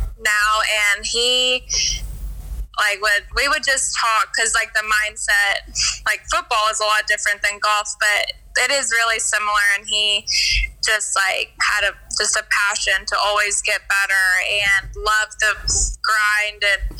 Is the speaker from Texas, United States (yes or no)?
yes; Texas, United States; So I'm being from Texas. There's a lot of great schools in Texas, but my dad went to Texas A&M.